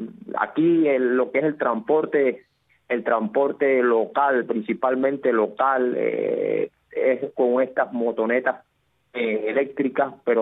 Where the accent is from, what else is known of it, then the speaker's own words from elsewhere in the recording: Cuba; porque todo sube cuando hay estas situaciones que estamos viviendo los cubanos